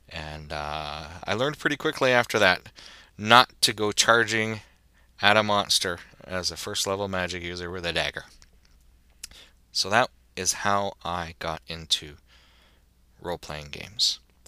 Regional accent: Toronto, Ontario, Canada; I grew up in Scarborough in Toronto, which is a very diverse area of the city.

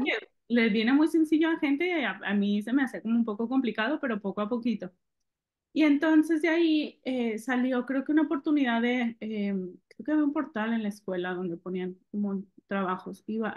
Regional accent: northern Mexico, Mexico; vengo del norte de México, del desierto, al más desierto al paso

